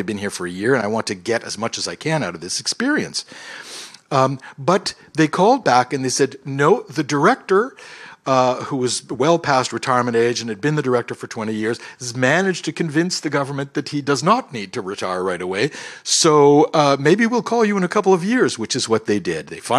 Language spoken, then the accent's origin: English; Ontario, Canada; first language fr; English is a second language; My background, I'm a Franco-Ontarian, French is my mother tongue, with American museum experience.